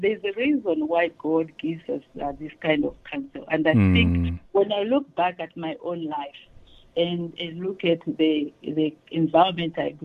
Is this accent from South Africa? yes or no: no; Lilongwe, Central Region, Malawi; born there; I was born in Lilongwe, which is the capital city of Malawi.